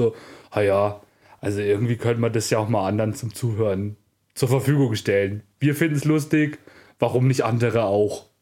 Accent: Northern Germany, Germany; Ich bin auch aus dem Norden weg. So, noch ein bisschen nördlicher als Hamburg, ne?

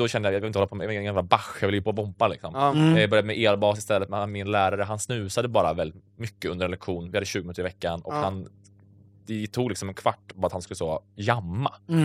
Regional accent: Karlstad, Värmland, Sweden; now in Stockholm, Sweden; Karlstad.

